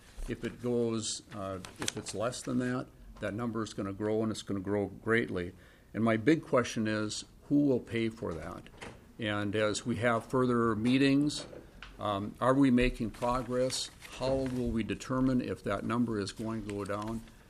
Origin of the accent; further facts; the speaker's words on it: Minnesota, United States; as a Minnesotan like the rest of you, I'm interested in being fair to everybody.